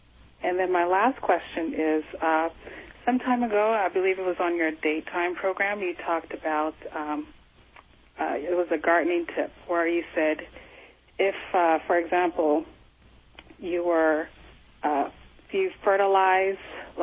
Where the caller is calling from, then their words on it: Los Angeles, California, United States; I'm calling from Los Angeles.